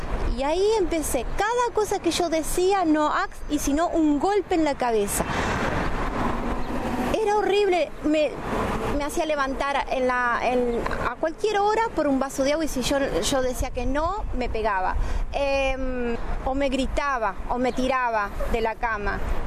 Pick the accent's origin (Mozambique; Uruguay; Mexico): Uruguay; A mí, como uruguaya, me pisoteó.